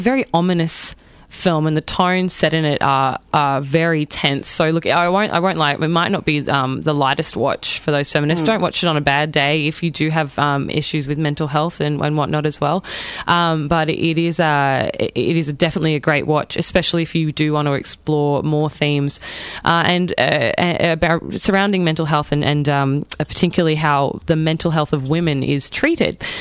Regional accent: Queensland, Australia; accent: Queensland; Excuse my Queensland accent.

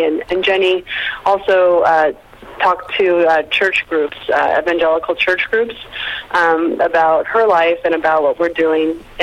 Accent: San Francisco, California, United States; we're from San Francisco. I mean, our lives, you know, are golden.

